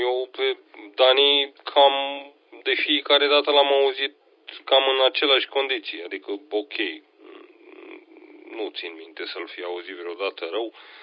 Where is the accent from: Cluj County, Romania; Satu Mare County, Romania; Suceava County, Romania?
Suceava County, Romania; eu nu sunt chiar din Moldova, mă pretind că aș fi din Bucovina